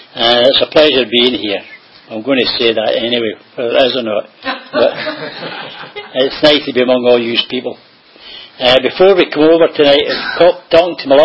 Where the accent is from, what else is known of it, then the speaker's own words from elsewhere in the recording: Renton, Scotland, United Kingdom; I was born and bred in Scotland, a little place called Renton, R-E-N-T-O-N, 17 miles from Glasgow, and 3 miles from Loch Lomond.